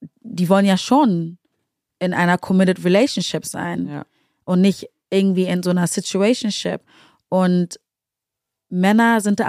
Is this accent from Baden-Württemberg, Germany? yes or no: no; Berlin, Germany; ich komme ja aus Berlin gebürtig, lebe mein Leben lang schon, habe zwar links, rechts mal gewohnt, aber Berlin ist halt meine Base